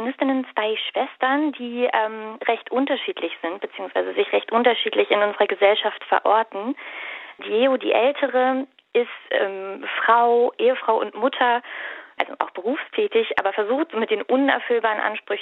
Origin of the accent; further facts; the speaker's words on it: Biesdorf, Berlin, Germany; Ich komme tatsächlich aus der Gegend, also Biesdorf neben Mahlsdorf, von daher ist es für mich ein spannendes Stück Lokalgeschichte.